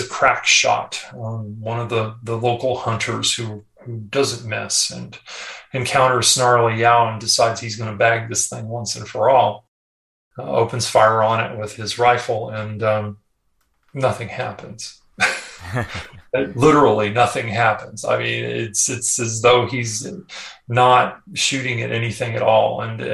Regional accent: Texas, United States; You can tell I'm from Texas originally.

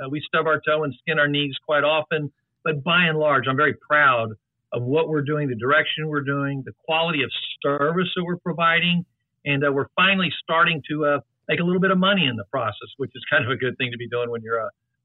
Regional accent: San Antonio, Texas, United States; now in Austin, United States; I'm originally from San Antonio. I'm second generation in that. I moved to Austin in 1983 after graduating from A&M

